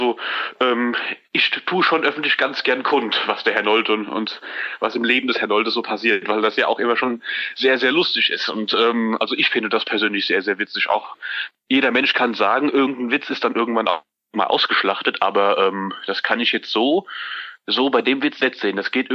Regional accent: Hesse, Germany; accent: Central Hessian

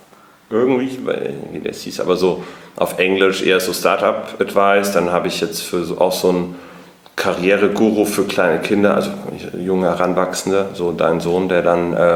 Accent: Munich, Bavaria, Germany; ich komme ursprünglich aus München.

